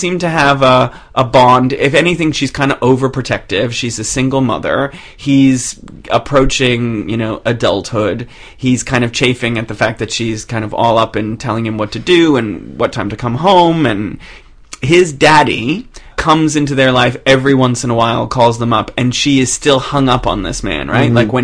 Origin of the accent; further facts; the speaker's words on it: Boston, Massachusetts, United States; I'm from Boston.